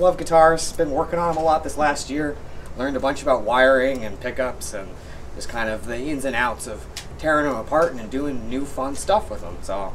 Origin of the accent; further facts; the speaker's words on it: Ontario, Canada; I'm from Ontario originally.